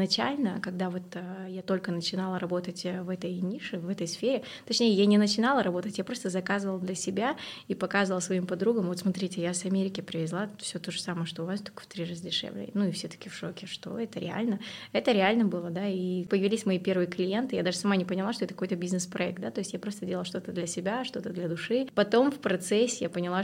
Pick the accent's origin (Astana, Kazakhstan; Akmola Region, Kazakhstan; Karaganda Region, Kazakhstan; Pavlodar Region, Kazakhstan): Astana, Kazakhstan; ну, у меня тоже корни южанские, но в целом я всю жизнь росла в Астане.